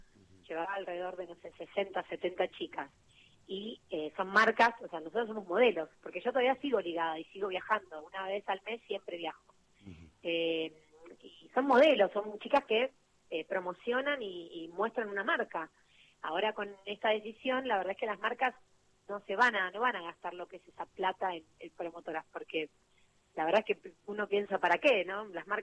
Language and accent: Spanish; Villa Carlos Paz, Córdoba, Argentina; now in Buenos Aires, Argentina; mi mamá y mi hermana siguen viviendo allá. Yo vivo en Buenos Aires sola, pero ellos viven allá y me crié en Carlos Paz